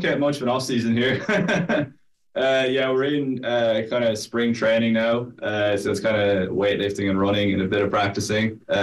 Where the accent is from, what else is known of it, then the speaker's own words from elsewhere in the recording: Castleisland, Munster, Ireland; I got to bring some of the lads to my hometown in Castle Island, which was a lot of fun.